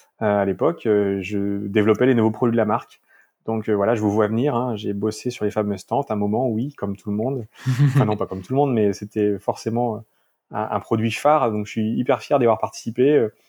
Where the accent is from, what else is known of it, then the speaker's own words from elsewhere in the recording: Lorient, Brittany, France; moi, je suis breton d'origine, je suis de Lorient. J'ai 36 ans.